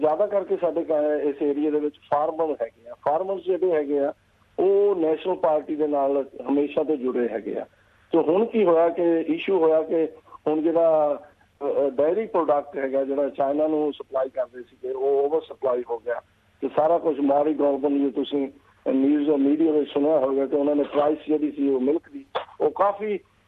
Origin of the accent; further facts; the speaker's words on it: Hoshiarpur, Punjab, India; ਹਾਂਜੀ ਹਾਂਜੀ, ਮੈਂ ਪੰਜਾਬ ਤੋਂ ਪੰਜਾਬ ਦਾ ਡਿਸਟ੍ਰਿਕਟ ਹੈਗਾ ਹੁਸ਼ਿਆਰਪੁਰ.